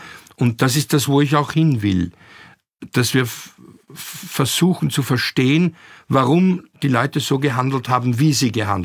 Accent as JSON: {"language": "German", "country": "Austria", "said": "Was bei uns in Österreich vielleicht besonders ausgeprägt ist die Fähigkeit, mit anderen zu sprechen, ohne sie zu integrieren, ohne sie zu zwingen, so zu sein wie wir."}